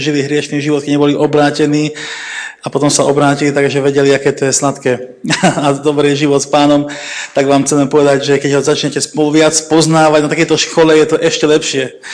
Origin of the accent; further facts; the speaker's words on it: Nové Zámky, Nitra Region, Slovakia; a pochádzam z Nových Zámkov.